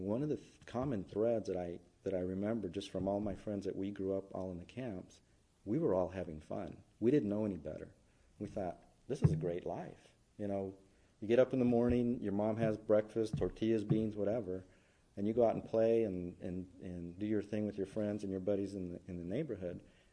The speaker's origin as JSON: {"language": "English", "town": "El Mirage", "region": "Arizona", "country": "United States", "tie": "born there", "said": "I was born here in Arizona in El Mirage, a little town just a little bit south, northwest of here."}